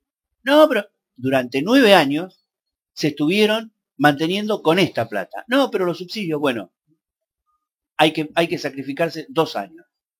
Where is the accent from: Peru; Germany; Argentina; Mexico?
Argentina; yo me sacrifico por el país porque soy argentino y la celeste y blanca la llevo en el corazón